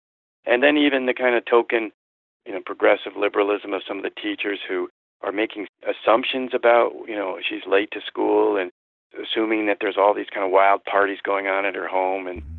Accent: Connecticut, United States; I grew up in Connecticut, and the Globe was, you know, my dream place to work as a journalist.

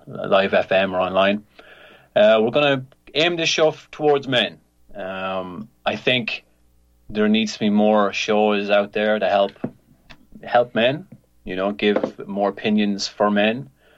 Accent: Ireland; For those of you that don't know me, I'm an Irish-born native, and we're actually doing this live from Ireland today, so it's 7 o'clock p.m. for me right now.

